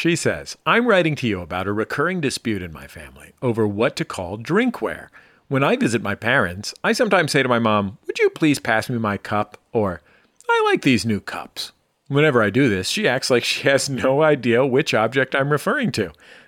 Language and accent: English; West Coast, United States; She's from the Midwest. We grew up on the West Coast.